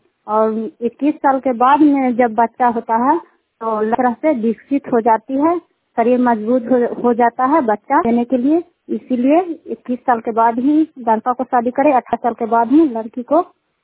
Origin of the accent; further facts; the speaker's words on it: Kukahariya, Bihar, India; कुकहरिया के रहने वाले हैं, पंचायत के चंडी प्रखंड नालंदा जिला के।